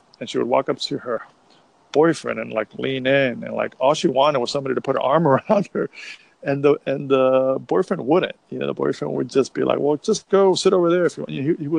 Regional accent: Miami, Florida, United States; now in Austin, United States; I'm from South Florida. I'm from Miami

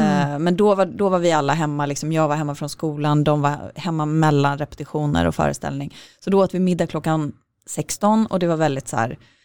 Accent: Stockholm, Stockholm County, Sweden; de är uppväxta tillsammans i Göteborg och jag är uppväxt i Stockholm.

